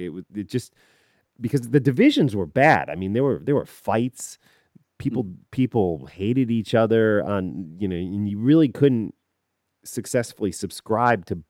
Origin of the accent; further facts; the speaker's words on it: Illinois, United States; This is, you know, a kid growing up in the Chicago suburbs.